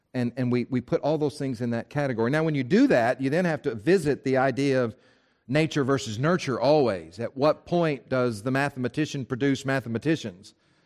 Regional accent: Bible Belt, United States; You know, I grew up here in the Bible Belt.

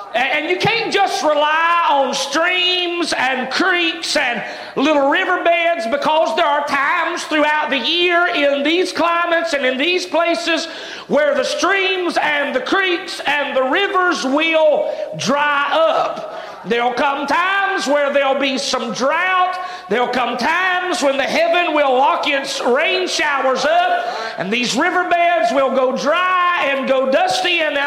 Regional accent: the South, United States; Look, I love sweet tea. I do. I'm from the South.

